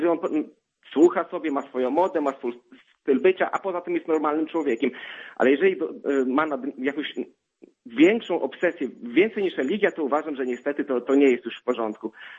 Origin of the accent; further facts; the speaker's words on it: Łomża, Podlaskie Voivodeship, Poland; now in Olsztyn, Poland; pochodzę z Łomży, teraz jestem w Olsztynie, tutaj studiuję.